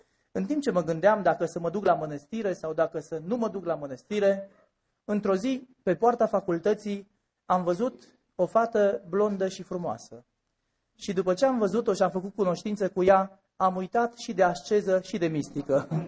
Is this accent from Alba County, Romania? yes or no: yes; Aiud, Alba County, Romania; eu veneam din oraș, era primul meu contact cu satul românesc, am crescut în Aiud cu cheia la gât, părinții mergând la întreprindere, la fabrică să muncească